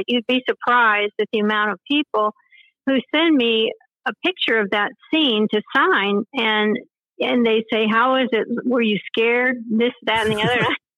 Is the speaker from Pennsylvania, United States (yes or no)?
no; Hollywood, California, United States; I was born and raised in Hollywood. It doesn't snow in Hollywood.